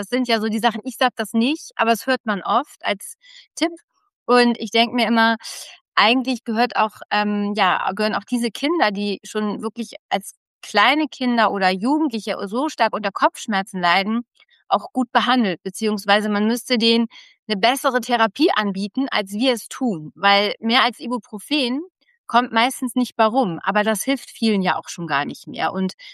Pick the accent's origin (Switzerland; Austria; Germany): Germany; Wiesbaden, Hesse; now in Essen, Germany; ich komme ursprünglich aus Wiesbaden. Ich habe in Mainz studiert, war ein bisschen auch noch im Ausland und bin dann aus privaten Gründen nach Essen gekommen